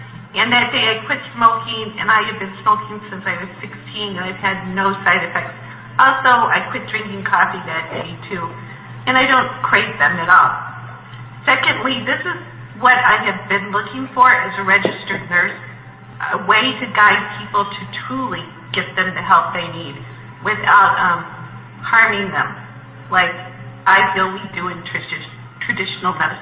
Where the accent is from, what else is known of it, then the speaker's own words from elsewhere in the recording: Cottage Grove, Minnesota, United States; I'm from Cottage Grove, Minnesota, and I'm at Julie Renee's Retreat, and it's amazing.